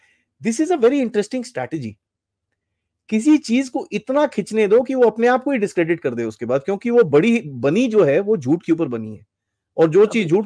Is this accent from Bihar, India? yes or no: no; Punjab, India; Punjab is a critical state, मैं खुद पंजाबी हूँ